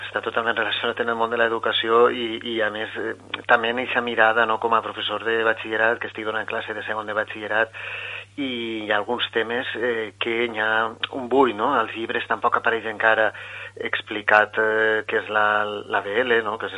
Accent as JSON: {"language": "Catalan", "town": "Cocentaina", "region": "Valencian Community", "country": "Spain", "also_born_or_lived": "Barcelona / Girona", "said": "jo soc de Cocentaina"}